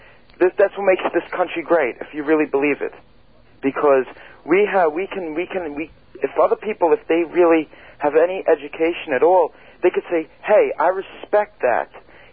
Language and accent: English; Setauket, New York, United States; And I'm from Setauket.